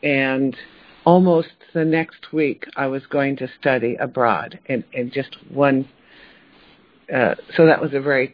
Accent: Los Angeles, California, United States; born there; So I was born in Los Angeles in the 40s, in the 1940s, and I have three sisters and a brother

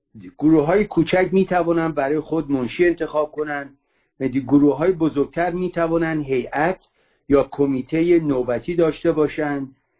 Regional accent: Iran; moved away; من چیز نزدیک 50 سال از ایران اومدم بیرون

